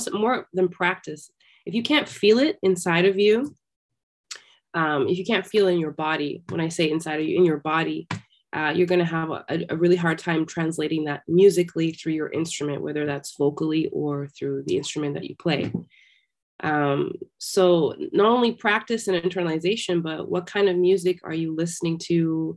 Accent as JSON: {"language": "English", "country": "Zimbabwe", "tie": "born or raised there", "said": "So growing up in Zimbabwe, first and foremost, rhythmically, I mean, my desire and my passion for rhythm over anything was definitely inspired and born out of my time growing up in Zimbabwe"}